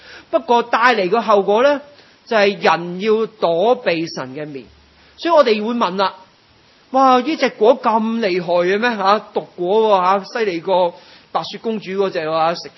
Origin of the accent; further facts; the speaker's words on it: Guangdong, China; 仲要讲翻俾我哋广东人啊，用广东话听嘅。